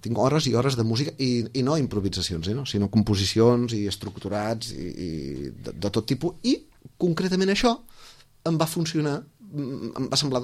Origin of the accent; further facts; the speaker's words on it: Sitges, Catalonia, Spain; de la manera com jo veig Sitges, que sóc una persona que no l'entenc massa. Jo me l'estimo molt, el meu poble